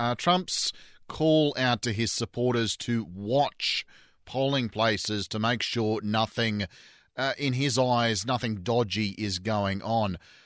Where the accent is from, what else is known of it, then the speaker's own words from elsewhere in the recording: Australia; as an Australian